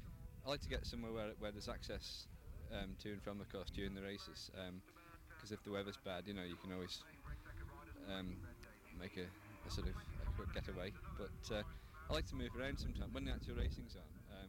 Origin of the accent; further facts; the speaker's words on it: Isle of Man; Yeah, I'm Manx by birth.